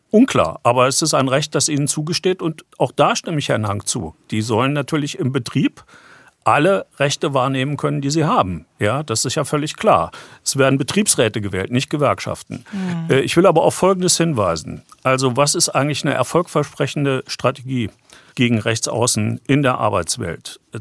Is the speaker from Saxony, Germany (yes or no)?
yes; Saxony, Germany; das Erzgebirge. Wir sind Erzgebirgler.